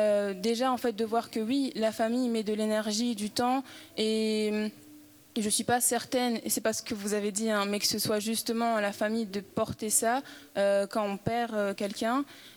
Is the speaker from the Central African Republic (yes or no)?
no; France; Enfin, moi, je suis française en France